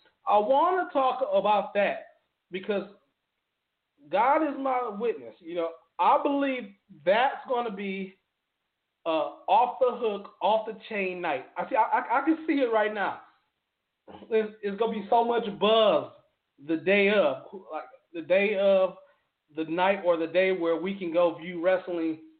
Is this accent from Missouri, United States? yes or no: no; Detroit, Michigan, United States; We're from Detroit. We broadcast from Detroit